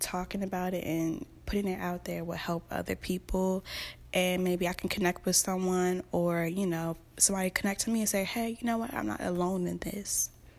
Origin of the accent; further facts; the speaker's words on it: Virginia, United States; now in Maryland, United States; I am originally from Virginia, but I go to school in Maryland, well, college in Maryland.